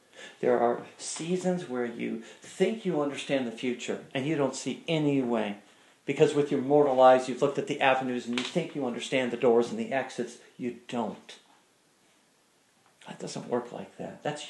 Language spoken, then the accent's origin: English; United States; And, you know, you think, because I'm from America, the beautiful, you know, we're so free here.